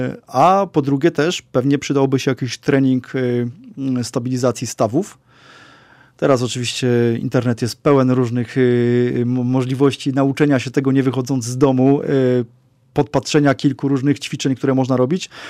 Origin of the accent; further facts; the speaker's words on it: Kraków, Lesser Poland, Poland; Ale my jesteśmy z Nowej Huty i bardzo chcieliśmy tutaj tej naszej Nowej Hucie coś tworzyć